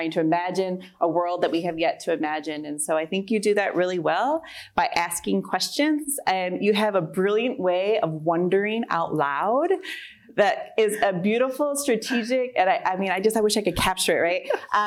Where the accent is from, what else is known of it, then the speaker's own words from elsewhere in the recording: Michigan, United States; now in Grand Rapids, United States; I'm here from Grand Rapids, originally from the Lakeshore, moved here for Grand Valley.